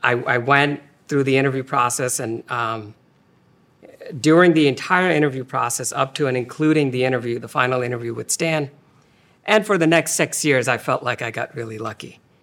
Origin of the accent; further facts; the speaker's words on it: India; I was born and raised in India.